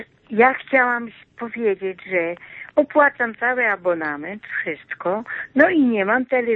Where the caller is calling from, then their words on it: Subcarpathian Voivodeship, Poland; z Podkarpacia.